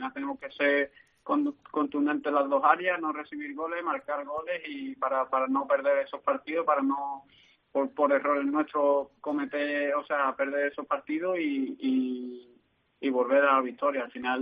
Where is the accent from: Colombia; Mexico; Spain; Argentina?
Spain; Seville, Andalusia; soy de Sevilla y lo conozco bien